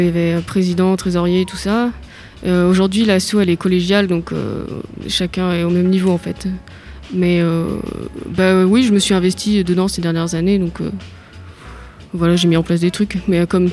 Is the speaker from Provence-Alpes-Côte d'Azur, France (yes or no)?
no; Saint-Nazaire, Pays de la Loire, France; now in Limoges, France; Je suis de Saint-Nazaire, à côté de Nantes.